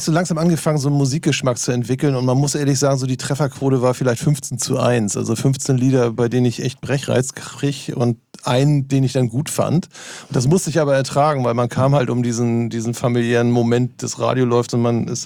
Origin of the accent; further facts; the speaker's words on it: Norderstedt, Schleswig-Holstein, Germany; Nee, ich komme aus Norderstedt, das ist genau daneben.